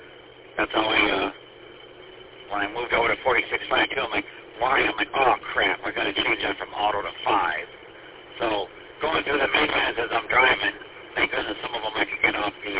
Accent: Mount Clemens, Michigan, United States; I grew up in Mount Clemens at 60 degrees and I watched all that build up when it was Arnold's Drugs and Tropicana Restaurant.

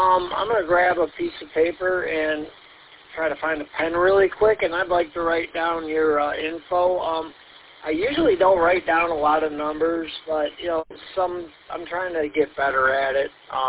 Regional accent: Ortonville, Michigan, United States; But, Ortonville I consider kind of like my hometown. I know a lot of the businesses out here and all that.

